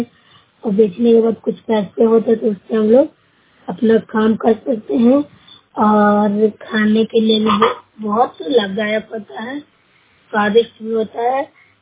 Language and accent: Hindi; Bihar, India; मैं दूसरा ब्लॉक से हूँ, जिला नालंदा की रहने निवासी हूँ।